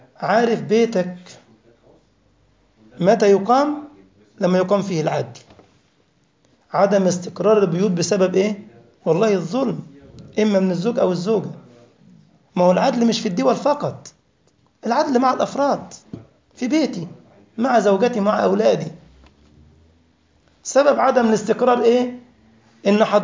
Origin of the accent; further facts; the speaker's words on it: Egypt; مثلا عندنا في مصر القاهرة مثلا، تجد كان في سور كبير جدا يحيط بالقاهرة